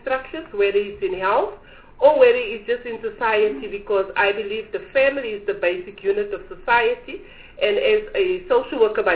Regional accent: South Africa; I'm a South African.

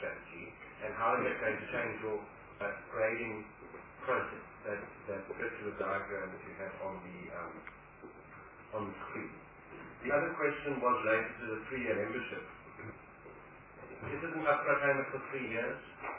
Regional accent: Port Elizabeth, Eastern Cape, South Africa; I'm from Port Elizabeth, and there are numerous heritage sites.

